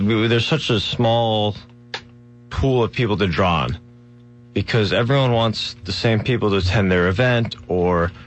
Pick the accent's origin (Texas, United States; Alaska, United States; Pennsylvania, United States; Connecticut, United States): Connecticut, United States; West Hartford; I'd say West Hartford, I grew up here, but most of my friends that I grew up with aren't here.